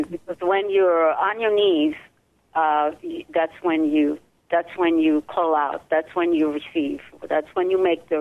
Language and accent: English; Israel; English is a second language; moved away as an adult; now in New York, United States; I was born and raised in Israel and performed a lot there. Came to New York on a grant and was an actor, dancer, performer in New York City